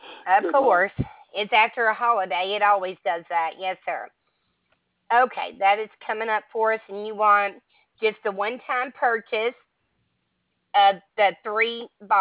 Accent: Alabama, United States; I'm in Alabama. Well, I'm from Alabama. I'm actually in Maine now, my husband who's in the Air Force

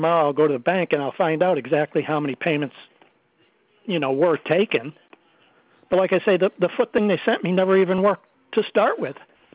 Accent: Danbury, Connecticut, United States; I'm from Danbury, Connecticut

